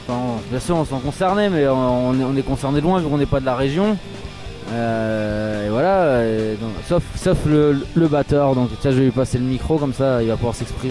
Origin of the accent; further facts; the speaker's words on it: Colmar, Grand Est, France; on est d'Alsace. Il y a Riwan et Arnaud, ils sont de Strasbourg. Et Ludo et moi, on est de Colmar.